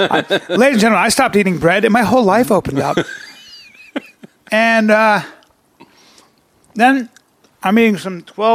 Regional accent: Saudi Arabia; When I was growing up in Saudi Arabia, you can only get Pepsi.

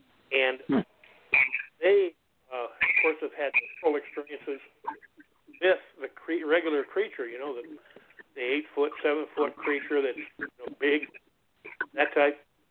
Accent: Minnesota, United States; In Minnesota, I'm from Minnesota originally, but in Minnesota, right around where my family lives

